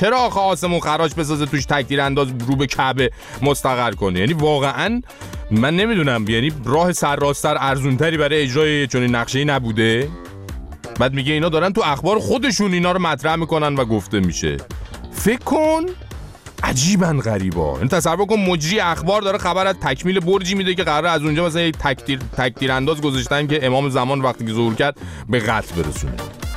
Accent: Iran; به عنوان یه ایرانی

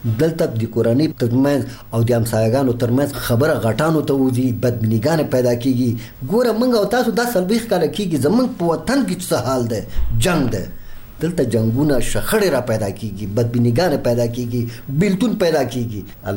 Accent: Nangarhar, Afghanistan; زه د ننګرهار ولایت اوسیدونکی یم.

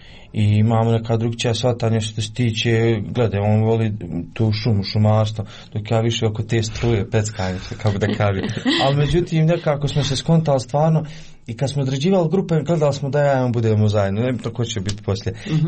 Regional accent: Gornji Vakuf-Uskoplje, Federation of Bosnia and Herzegovina, Bosnia & Herzegovina; Jer dolazim iz mjesta gdje je podijeljeno

